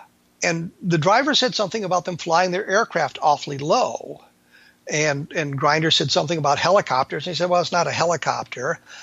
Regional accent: Colorado, United States; And I lived in Colorado. I was growing up in Colorado at the time this thing took place.

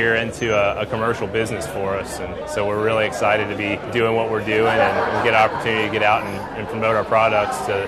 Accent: United States; I grew up in Williamson County, not really an agricultural area, so to speak, anymore

